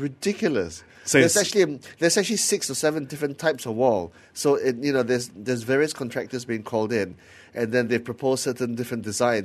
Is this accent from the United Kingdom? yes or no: yes; England, United Kingdom; I'm not American, I'm English.